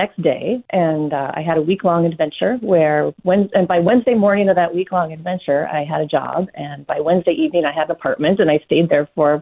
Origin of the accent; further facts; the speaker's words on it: Minneapolis, Minnesota, United States; I actually grew up in the city. My siblings were born in northern Minnesota, and I grew up in Minneapolis.